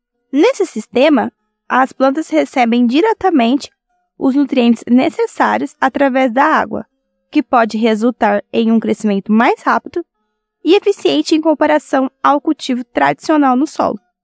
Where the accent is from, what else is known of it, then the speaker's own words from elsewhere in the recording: Bandeirantes, Paraná, Brazil; também sou de Bandeirantes, Paraná.